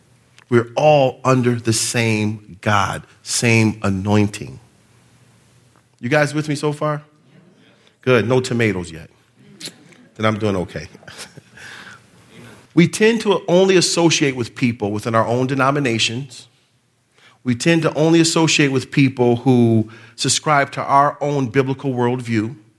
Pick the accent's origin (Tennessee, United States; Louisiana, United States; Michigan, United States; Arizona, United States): Michigan, United States; Detroit; because I'm from Michigan, I live like 30 miles outside of Detroit, but I was born and raised in Detroit.